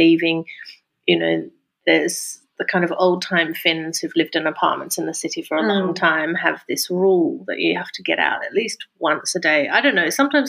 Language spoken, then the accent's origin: English; Australia; now in Finland; Like, I come from Australia. I have no idea how to live in this climate